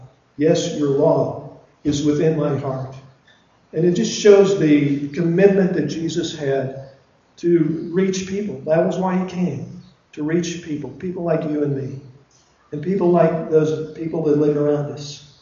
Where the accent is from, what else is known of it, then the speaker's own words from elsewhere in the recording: Illinois, United States; We're from Illinois, back in on the mainland.